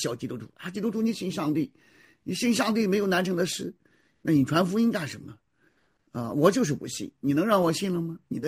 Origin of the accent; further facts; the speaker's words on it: China; 因为当我们中国人讲的时候，耶稣基督被钉十字架的时候